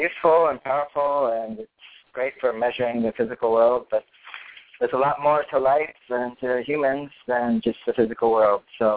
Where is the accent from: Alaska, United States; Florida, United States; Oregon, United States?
Oregon, United States; Eugene; I grew up in Eugene, Oregon, where we had a coast house where I actually used to go to a Taoist church.